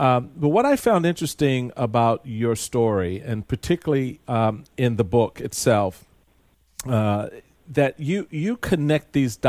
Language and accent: English; Washington, District of Columbia, United States; I, too, native Washingtonian.